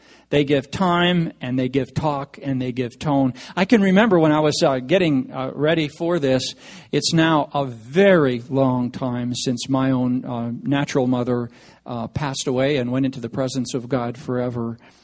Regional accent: Saskatoon, Saskatchewan, Canada; I'm from Saskatoon, Saskatchewan.

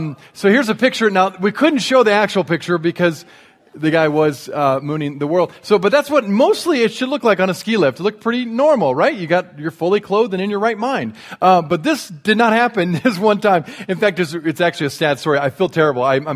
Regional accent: Indiana, United States; also born or lived in Colorado; I grew up in Indiana, and I think I've joked with you before, Indiana's a very flat land.

